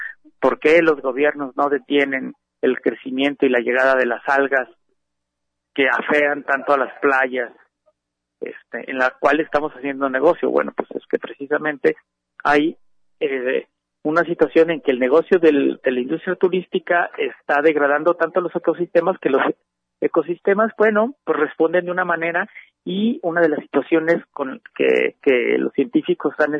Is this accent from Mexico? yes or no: yes; Mexico; como mexicanos